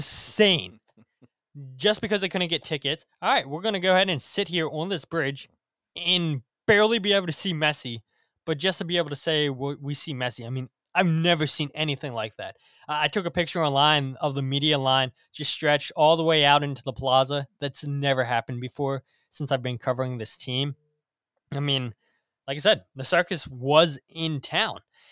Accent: Maryland, United States; So like you told everybody in the intro, I'm from Maryland.

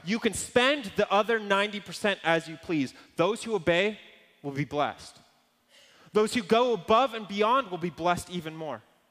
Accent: Ontario, Canada; moved away as an adult; there's a period where I moved out here to Alberta from Ontario, and I'm living on my own.

